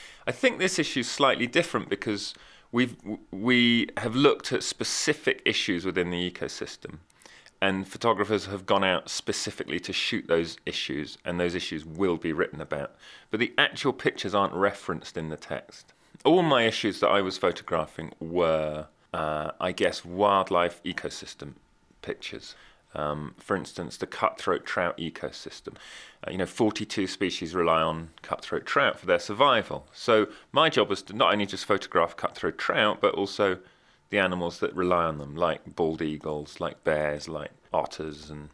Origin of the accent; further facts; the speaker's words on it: England, United Kingdom; I'm an Englishman, and I don't want to come to America and start telling people how I think they should do stuff.